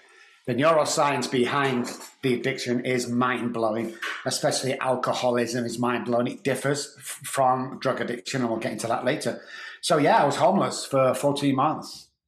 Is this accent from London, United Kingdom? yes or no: no; Manchester, North West England, United Kingdom; So yeah, I suffered badly growing up in Manchester.